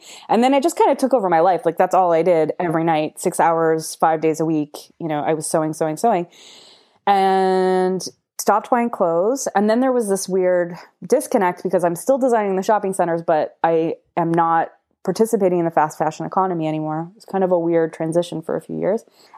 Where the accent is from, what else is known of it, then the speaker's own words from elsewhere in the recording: Windsor, Ontario, Canada; accent: flat Midwestern; now in Montreal, Canada; I am based out of Montreal, but I'm originally from Windsor, Ontario. So I may have a bit of a flat Midwestern accent, which came from growing up across the border from Detroit. But I've been in Montreal for 14 years now. So I'm basically a Montrealer.